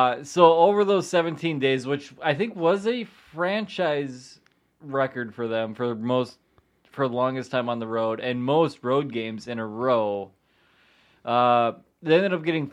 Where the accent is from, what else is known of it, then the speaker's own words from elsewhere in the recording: Canada; I'm stupid, I'm Canadian, and I need a cigarette.